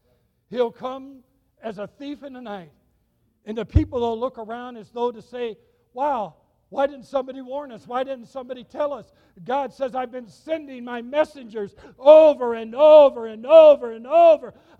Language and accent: English; Chicago, Illinois, United States; I came from the Chicago area.